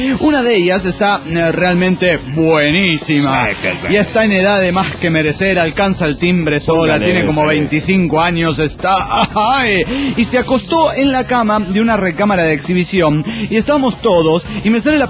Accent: Guadalajara, Jalisco, Mexico; de Guadalajara, Jalisco, México.

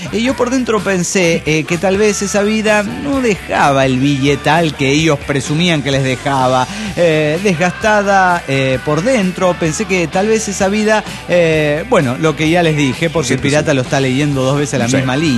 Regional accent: Tlalnepantla, State of Mexico, Mexico; Hola, ¿qué tal? ¿Cómo están, amigos?

